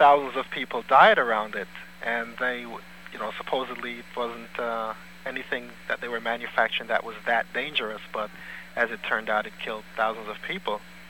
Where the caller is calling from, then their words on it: Bronx, New York, United States; I'm calling from the Bronx.